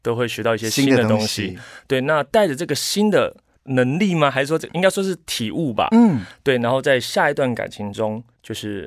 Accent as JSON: {"language": "Chinese", "region": "Shandong", "country": "China", "said": "因为像我们山东人嘛，"}